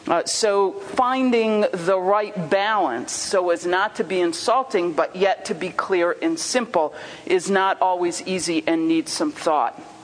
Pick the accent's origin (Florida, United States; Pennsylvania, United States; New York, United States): New York, United States; Rochester; I'm from Rochester, New York. I teach in the law field.